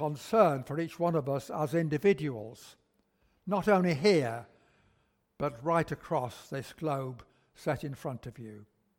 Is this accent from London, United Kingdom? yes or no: no; Manchester, North West England, United Kingdom; I was brought up in South Manchester, and I was taken to a Sunday school in a small Methodist church.